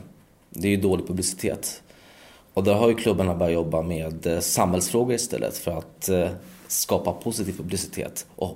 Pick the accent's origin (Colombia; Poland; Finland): Poland; Och som sagt, jag kommer ju från Polen.